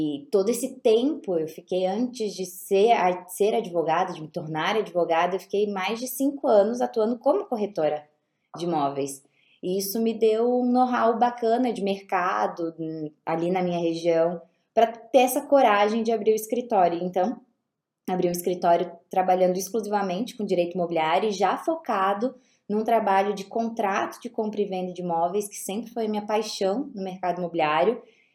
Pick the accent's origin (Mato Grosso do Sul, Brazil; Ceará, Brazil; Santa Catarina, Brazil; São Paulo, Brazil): Santa Catarina, Brazil; Itajaí; moved away as an adult; now in Minas Gerais, Brazil; Então, eu sou de Itajaí, Santa Catarina. Fiz o curso de direito lá na minha cidade.